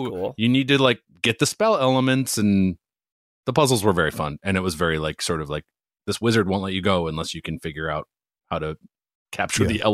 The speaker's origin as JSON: {"language": "English", "town": "Hudson", "region": "Wisconsin", "country": "United States", "tie": "born or raised there", "said": "I grew up in Hudson, Wisconsin, right near the Twin Cities."}